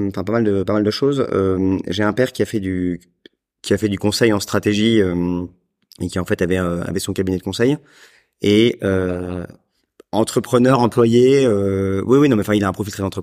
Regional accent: Paris, Île-de-France, France; À Paris. J'ai grandi à Paris jusqu'à 19 ans où je pars à Lille faire mes études.

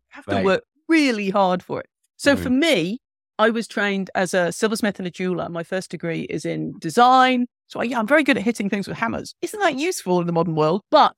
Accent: Ireland; I feel like I'm Irish, so I'm very pale the rest of the time

